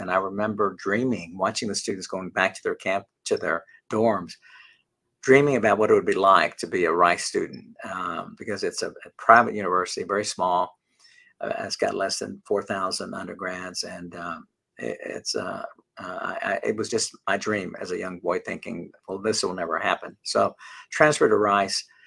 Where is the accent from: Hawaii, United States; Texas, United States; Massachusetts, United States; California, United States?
Texas, United States; Houston; also born or lived in San Antonio; I was born in San Antonio, Texas. I'm a proud Texan. My dad had a second grade education. My mom had a sixth grade education. And my dad, when they met, they both were migrant workers. So we grew up poor. Basically, grew up around the Houston area.